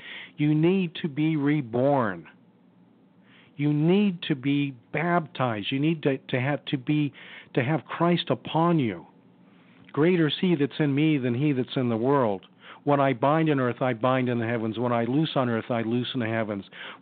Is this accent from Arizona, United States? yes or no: yes; Tempe, Arizona, United States; because I was raised in Tempe, lived in Mesa